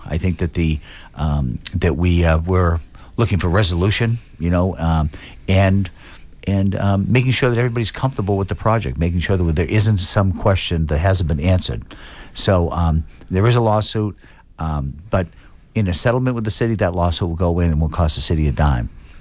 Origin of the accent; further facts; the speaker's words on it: Quincy, Massachusetts, United States; now in Boston, United States; I mean, I grew up in Quincy. I love Quincy. You know, I have my roots there.